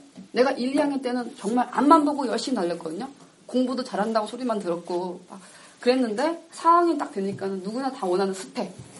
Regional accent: North Korea; now in South Korea; 당당하게 나는 북한에서 왔고 이거는 죄가 아니라는 걸 나는 알고 있기 때문에

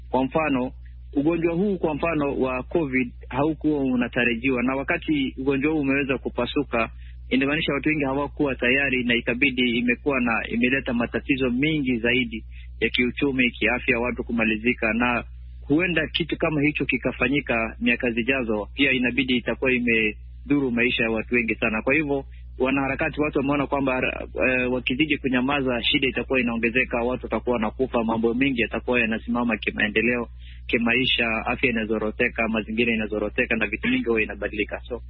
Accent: Kenya; Mimi kama Mkenya nina matarajio

